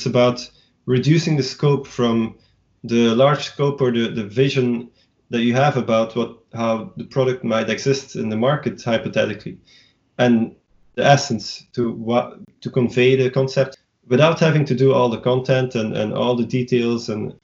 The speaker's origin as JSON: {"language": "English", "country": "Belgium", "tie": "born or raised there", "said": "I started in Belgium. So I'm born and raised in Belgium."}